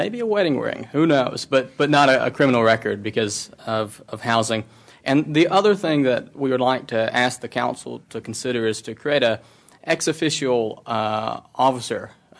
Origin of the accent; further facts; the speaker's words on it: College Station, Texas, United States; from College Station, Texas.